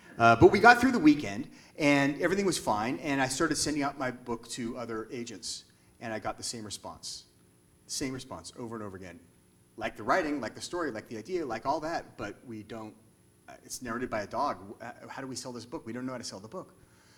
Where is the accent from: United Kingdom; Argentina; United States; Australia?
United States; Seattle, Washington; also born or lived in New York; I'm from Seattle. I lived in New York for a long time, though. I went to school there and then stayed for 18 years.